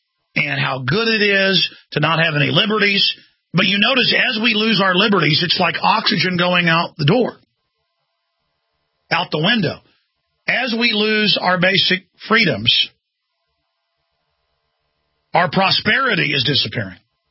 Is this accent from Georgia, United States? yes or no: no; Dallas, Texas, United States; I knew that we had corrupt police where I was growing up in Dallas.